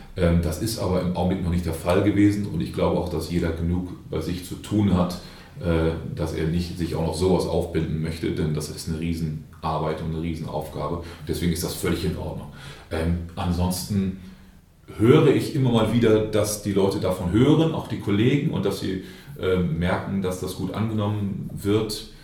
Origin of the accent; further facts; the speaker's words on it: Oldenburg, Lower Saxony, Germany; Ich bin ja auch Oldenburger, ich weiß, wie in Oldenburg die Geschicke so laufen.